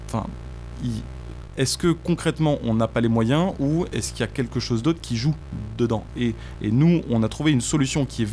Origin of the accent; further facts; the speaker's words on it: Marseille, Provence-Alpes-Côte d'Azur, France; je suis marseillais, je suis de la cinquième génération d'une famille italienne immigrée